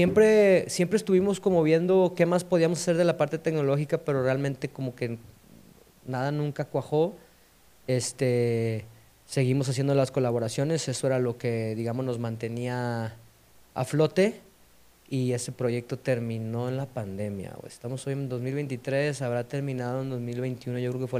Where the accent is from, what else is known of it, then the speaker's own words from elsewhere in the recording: Guadalajara, Jalisco, Mexico; soy de aquí de Guadalajara, tengo 33 años